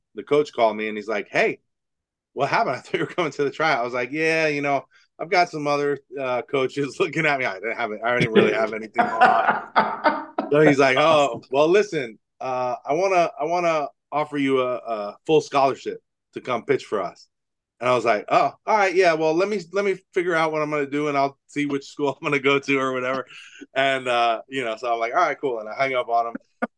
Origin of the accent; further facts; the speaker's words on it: Poinciana, Florida, United States; Yeah, I'm from Poinciana. We don't go to college, you know, playing baseball or whatever.